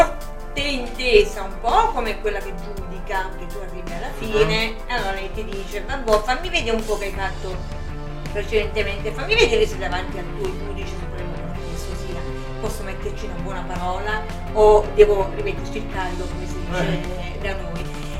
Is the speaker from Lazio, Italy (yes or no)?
no; Città Sant'Angelo, Abruzzo, Italy; vengo da Città Sant'Angelo in provincia di Pescara